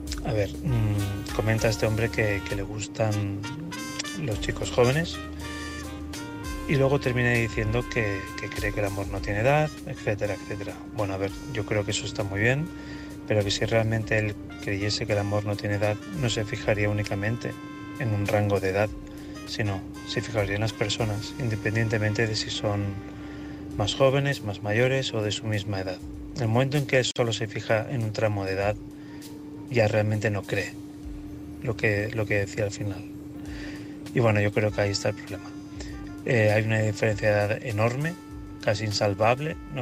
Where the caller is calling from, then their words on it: Madrid, Community of Madrid, Spain; Buenas noches, soy … de Madrid